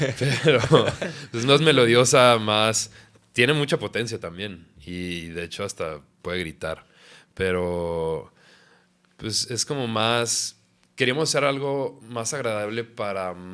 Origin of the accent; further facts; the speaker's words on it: Mexico; nos da orgullo ser mexicanos y decir que es en español